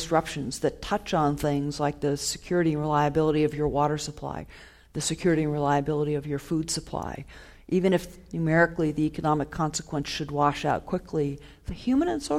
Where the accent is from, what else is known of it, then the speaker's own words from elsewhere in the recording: Ohio, United States; So my hometown is actually in Ohio, and farmers there are already seeing rainfall pattern changes